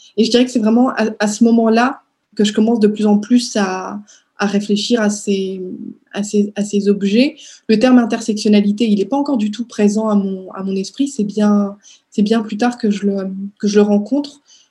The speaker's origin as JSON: {"language": "French", "town": "Strasbourg", "region": "Grand Est", "country": "France", "tie": "born or raised there", "moved": "yes", "said": "J'étais heureuse le jour où j'ai quitté Strasbourg pour venir vivre ailleurs."}